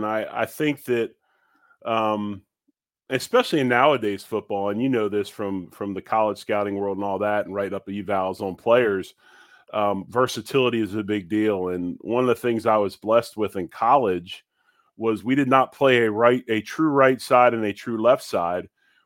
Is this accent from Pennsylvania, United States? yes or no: yes; Philadelphia, Pennsylvania, United States; because I grew up in Philly, was an Eagles fan, obviously hated the Giants